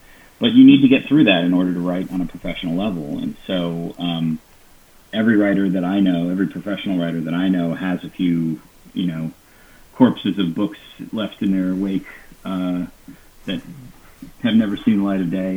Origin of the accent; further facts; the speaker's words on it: New York, United States; I grew up in Nurshell, New York. I went to Nurshell High School.